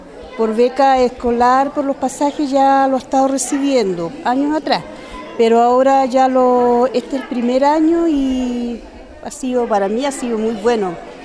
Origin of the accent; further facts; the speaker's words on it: Los Andes, Valparaíso, Chile; está en el Liceo Comercial de acá de Los Andes y soy del sector de Las Vizcachas.